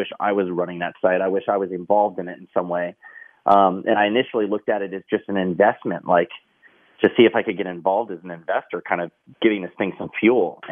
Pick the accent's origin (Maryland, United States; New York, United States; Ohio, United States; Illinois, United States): Maryland, United States; I grew up in Maryland. I was in, we lived in Carroll County, Maryland.